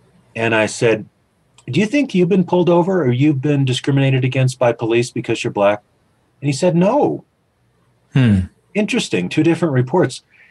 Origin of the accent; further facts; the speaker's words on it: Anchorage, Alaska, United States; I was brought up in Anchorage, Alaska. Yeah. When I was brought up, I was around a lot of Native Alaskans.